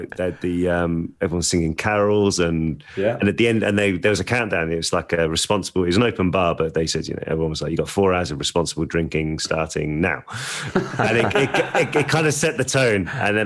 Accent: Birmingham, West Midlands, United Kingdom; I grew up in North Birmingham.

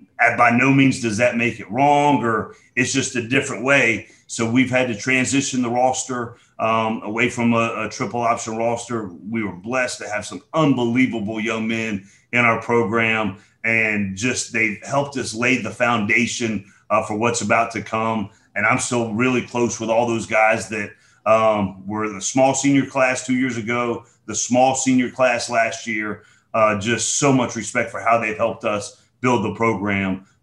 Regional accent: Decatur, Georgia, United States; I was born and raised right in DeKalb County, Decatur, raised on Columbia Drive, and then went to high school out in Conyers.

